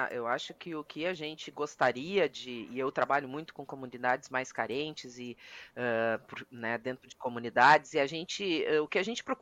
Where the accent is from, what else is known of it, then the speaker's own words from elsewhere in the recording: Rio Grande do Sul, Brazil; eu sou do Rio Grande do Sul, então eu não posso dizer não come carne